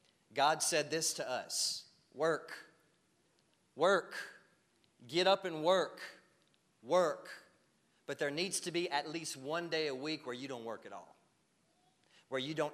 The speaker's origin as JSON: {"language": "English", "region": "the South", "country": "United States", "tie": "born or raised there", "said": "Now, I grew up in the South. My parents are old school. My dad was an old, hardcore Southern man."}